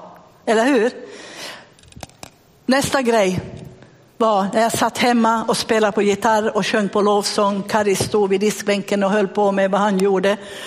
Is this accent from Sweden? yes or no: no; Finland; Och jag är en sån här typisk finne, tror jag att finnar älskar skinnjackor